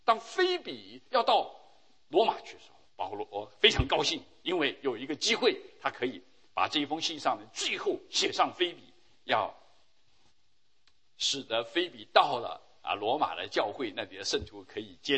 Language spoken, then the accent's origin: Chinese; China; 所以我们中国人说啊，在家就是靠父母了